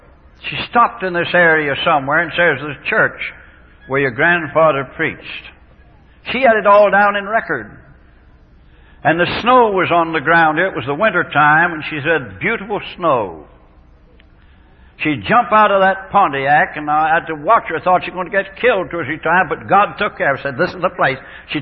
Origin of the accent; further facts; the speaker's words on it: England, United Kingdom; born there; My mother was born in Virginia, my father in England. I was born in England.